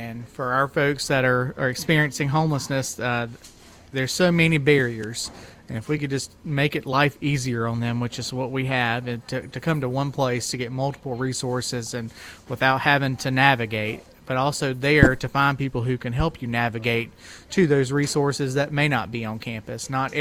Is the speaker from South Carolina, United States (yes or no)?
yes; Chester, South Carolina, United States; I'm from Chester. That's where I live at.